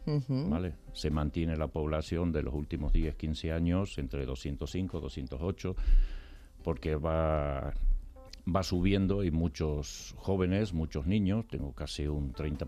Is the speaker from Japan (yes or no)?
no; Argentina; now in Braojos, Spain; Yo me vine de Argentina con mi abuelo, me busqué la vida, empecé a trabajar